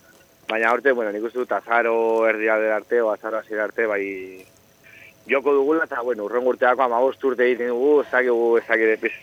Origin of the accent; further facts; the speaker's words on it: Pamplona, Navarre, Spain; gu Iruñakoa gara